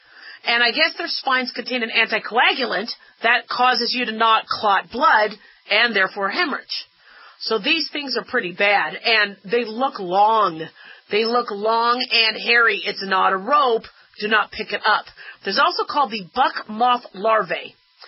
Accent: Arizona, United States; born or raised there

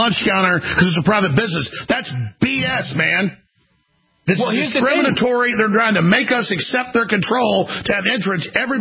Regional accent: Dallas, Texas, United States; But I grew up in Dallas with racist black people beating my ass and racist white people attacking me.

